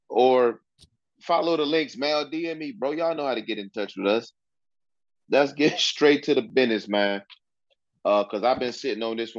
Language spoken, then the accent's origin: English; Newport News, Virginia, United States; Shout out to Brendan Hill, coaching over at the apprentice school in my hometown, in our hometown, New Canoes, Virginia.